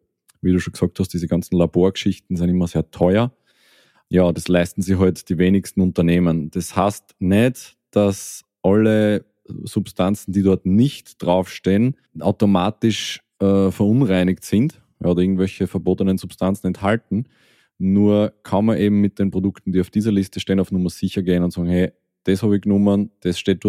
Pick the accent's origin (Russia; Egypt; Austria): Austria; bei uns in Österreich ist es so, dass die Medizinstudiumsplätze heiß begehrt sind.